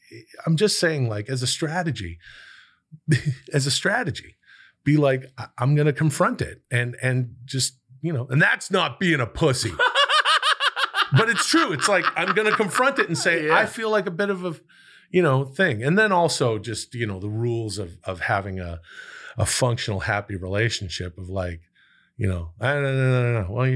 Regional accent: British Columbia, Canada; I'm from British Columbia

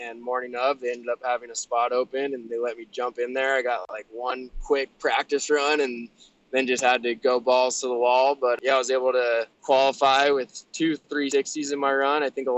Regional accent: Sun Valley, Idaho, United States; growing up in Sun Valley, we didn't have a terrain park

